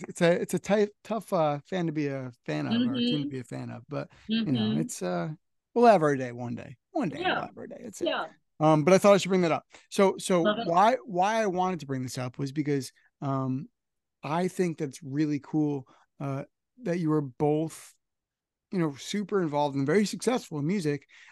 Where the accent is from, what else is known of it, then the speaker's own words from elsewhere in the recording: New Jersey, United States; New Jersey, which is weird. My like born and raised in New Jersey.